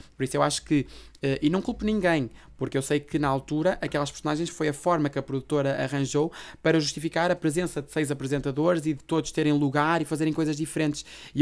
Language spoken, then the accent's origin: Portuguese; Norte, Portugal; porque sou do Norte e para mim um palavrão é uma vírgula